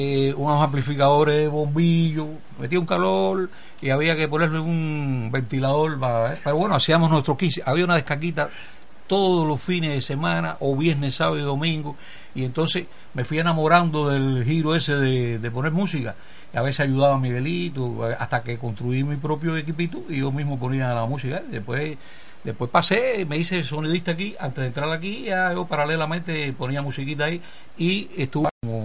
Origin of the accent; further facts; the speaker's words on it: Havana, Cuba; born there; yo nací en una bodega, en El Morro, ahí en la calle Tagón y Línea.